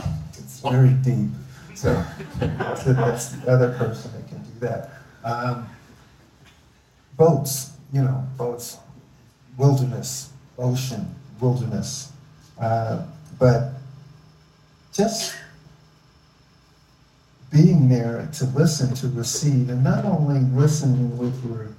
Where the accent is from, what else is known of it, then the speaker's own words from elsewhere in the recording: Philadelphia, Pennsylvania, United States; also born or lived in Cape May, New Jersey; I was born in Philadelphia. And as a young child, I went to school in Philadelphia, but I spent my summers in Cape May, New Jersey, and that's in our family home there.